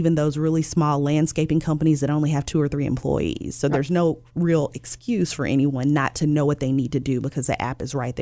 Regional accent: Byhalia, Mississippi, United States; I'm originally from Mississippi, a small town named Byhalia. Nobody's ever heard of it, probably, but it's not that far from Holly Springs or not far from Memphis.

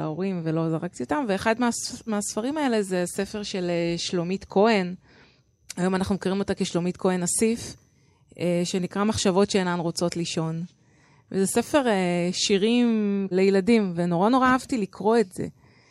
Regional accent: Rishon LeZion, Central District, Israel; אני נולדתי וגדלתי בראשון לציון

